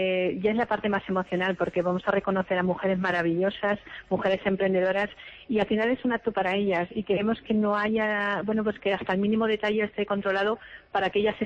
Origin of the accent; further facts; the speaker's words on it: Castilla-La Mancha, Spain; como mujer castellana manchega